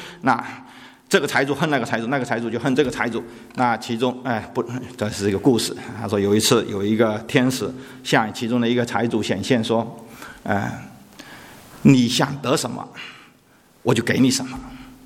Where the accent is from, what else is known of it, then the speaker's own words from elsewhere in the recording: China; 甚至我们中国人讲的是君子报仇十年不晚，而且是复仇只报，对吧？